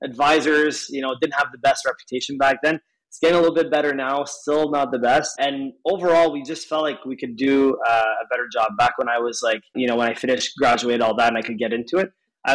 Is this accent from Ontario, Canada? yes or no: no; Montreal, Quebec, Canada; It's so I'm from Montreal, and like you guys down in Florida, and it's a little bit chillier up here than it is down there